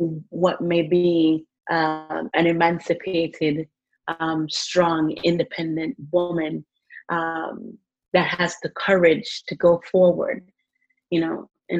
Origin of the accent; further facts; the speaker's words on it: Jamaica; as a Jamaican and in Jamaica, we see Africa as one place.